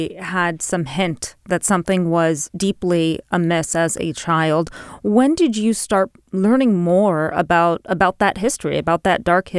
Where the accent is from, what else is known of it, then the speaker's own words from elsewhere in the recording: Los Angeles, California, United States; Mark, I'm from Northeast Los Angeles, and Glendale is a neighboring neighborhood from where I'm from, Eagle Rock, which is home to a very large Armenian American community.